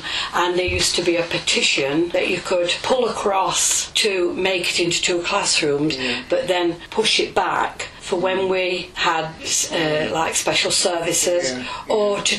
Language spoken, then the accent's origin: English; Jacksdale, East Midlands, United Kingdom; born there; I was born in Jacksdale on the 10th of July 1941.